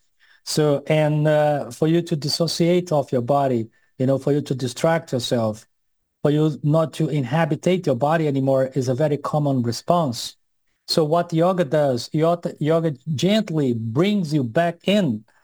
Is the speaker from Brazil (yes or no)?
yes; Brazil; now in Sweden; I go with the pronouns he and him. I was born and raised in Brazil. And today I split my time between Sweden and Brazil. I live 7 months in Sweden. When the winter comes, I come and live in Brazil.